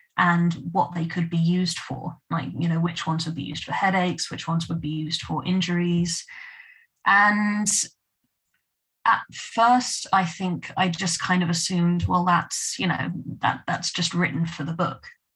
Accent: South East England, United Kingdom; I mean, the area that I grew up in Hampshire.

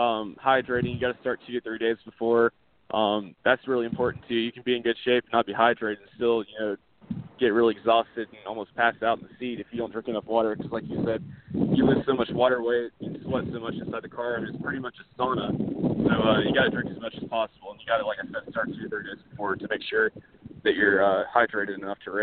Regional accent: South Carolina, United States; South Carolina, easily. We're actually right up by Greenville Pickens. I'm only 2 miles away from Greenville Pickens, and that's where I grew up.

